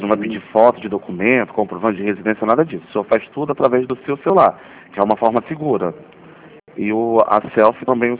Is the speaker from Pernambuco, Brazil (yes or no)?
no; Paraíba, Brazil; now in Rio de Janeiro, Brazil; Não, sou da Paraíba. Mas eu sou daqui do Rio, falo aqui do Rio, de Madureira.